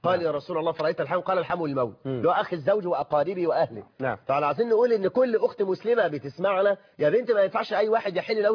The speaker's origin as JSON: {"language": "Arabic", "country": "Egypt", "said": "بلدنا مصر"}